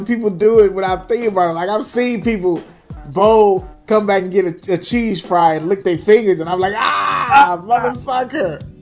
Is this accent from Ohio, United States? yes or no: no; St. Louis, Missouri, United States; But like for me, I'm from St. Louis.